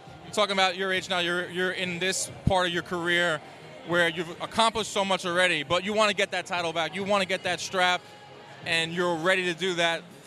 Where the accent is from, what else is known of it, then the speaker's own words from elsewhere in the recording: New York, United States; You're a New Yorker. I'm a New Yorker.